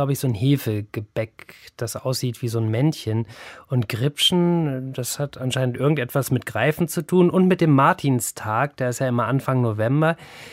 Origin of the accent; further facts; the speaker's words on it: Northern Germany, Germany; Ich komme ja aus Norddeutschland und da sagt man dazu übrigens Mattenhären.